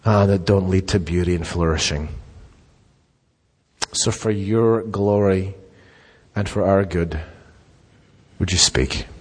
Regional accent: Scotland, United Kingdom; I'm a Scotsman too, I like that rebellion.

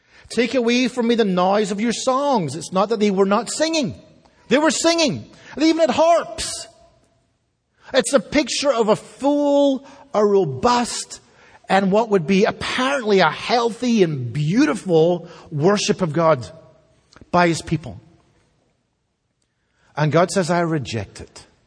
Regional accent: Scotland, United Kingdom; it knows, obviously, that I am from Scotland

